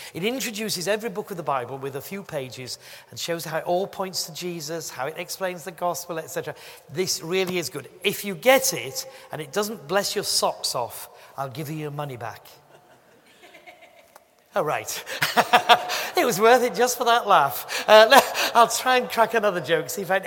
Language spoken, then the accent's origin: English; Yorkshire and the Humber, United Kingdom; now in London, United Kingdom; But anyway, I'm a Yorkshireman, but I'm down here.